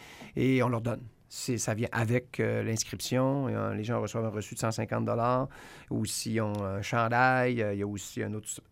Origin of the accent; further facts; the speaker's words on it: Anse-Saint-Jean, Quebec, Canada; l'étape qui me plaît le plus, c'est celle de l'abbé, au départ, à Anse-Saint-Jean, mon village natal.